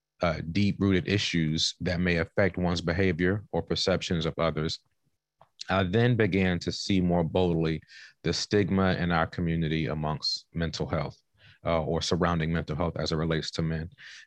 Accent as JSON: {"language": "English", "town": "Washington", "region": "District of Columbia", "country": "United States", "said": "I am originally from Southeast Washington, D.C. I've had the opportunity to make my way across the country. So I was born in Washington, D.C., worked in North Carolina, Oklahoma, and then California."}